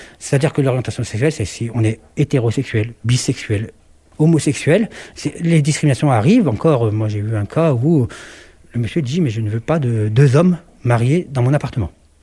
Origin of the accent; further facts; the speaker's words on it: France; Non, mais monsieur et dame, je suis français.